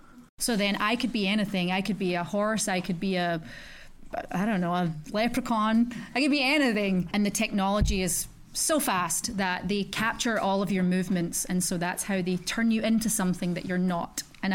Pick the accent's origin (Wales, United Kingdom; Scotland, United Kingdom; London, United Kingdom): Scotland, United Kingdom; Glasgow; I grew up in Glasgow, which is a very rough city. So I love being from Scotland and I love being Scottish